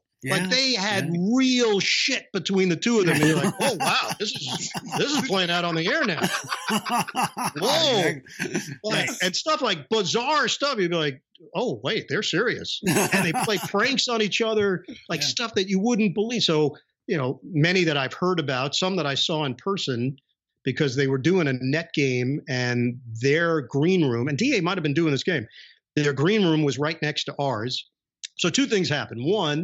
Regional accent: New York, United States; Yeah, growing up in New York, you know where I'm going.

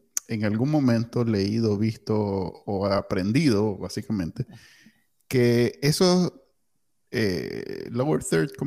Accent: Nicaragua; now in United States; como nosotros crecimos en Nicaragua, en donde solo hay unas noticias

